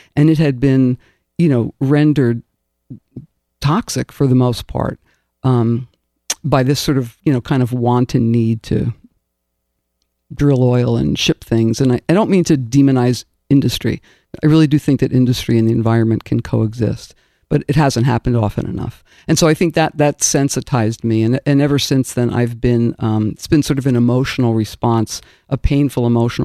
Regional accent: New Jersey, United States; I grew up in New Jersey near Newark and kind of between Newark and New York.

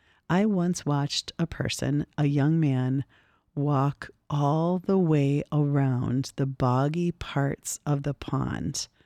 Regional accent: Minnesota, United States; Growing up in Minnesota, my mind's eye has many lakes to choose from. Being raised in the land of 10,000 lakes has given me a lifetime of childhood summers spent on freshwater.

